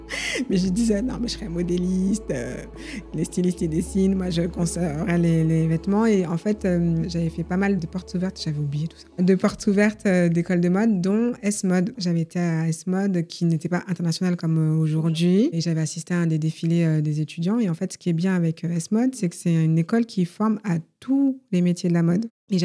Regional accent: France; accent: French; Donc mon accent anglais est très français, en fait.

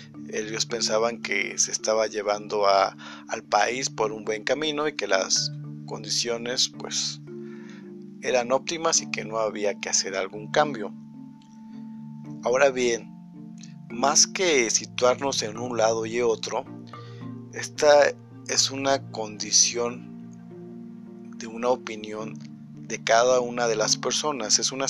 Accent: Mexico; el cómo nos vemos como mexicanos

